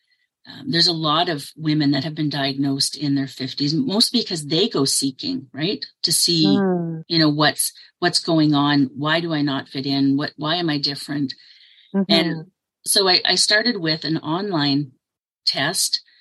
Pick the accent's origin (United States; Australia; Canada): Canada; Edmonton, Alberta; So I live in Canada. I'm in Edmonton, Alberta, in Canada. Right. And I have spent most of my life here. I have lived in other parts of Canada. I also lived in Puerto Rico for a short while.